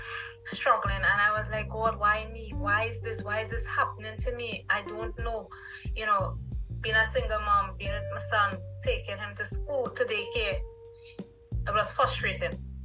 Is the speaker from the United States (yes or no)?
no; Trinidad & Tobago; I'm from Trinidad